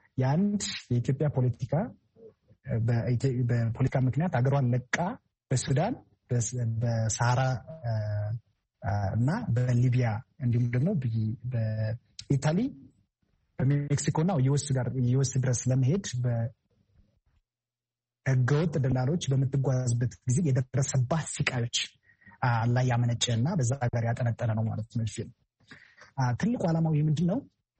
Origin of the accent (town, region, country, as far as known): Amhara, Ethiopia; born or raised there